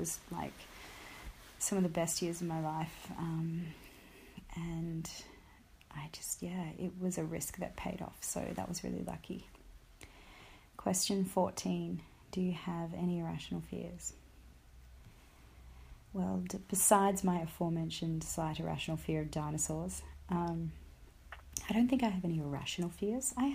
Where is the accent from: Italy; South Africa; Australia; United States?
Australia; First of all, I'm Australian, so we don't have fall, we have autumn.